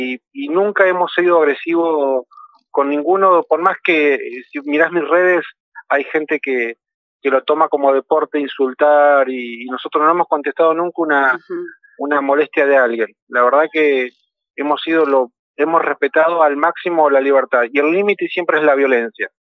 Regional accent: El Bolsón, Río Negro, Argentina; En mi pueblo, que es el Bolsón

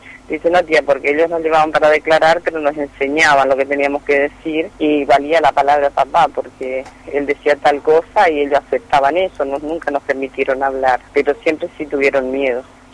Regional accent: Corrientes, Argentina; soy correntina

